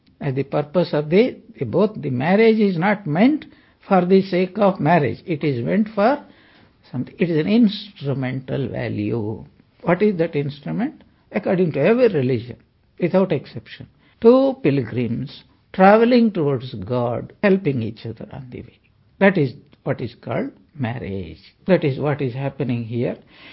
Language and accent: English; India; And I am from India. So, still, my mind is from India only.